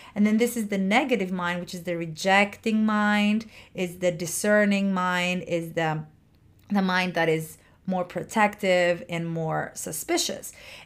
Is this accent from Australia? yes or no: no; Greece; also born or lived in Latin America / Middle East / United Kingdom; now in United States; I come from Greece, I live in the United States, I've lived in Latin America, I've lived in Middle East, I lived in like in the UK. So I've lived in many different Western, mostly Western.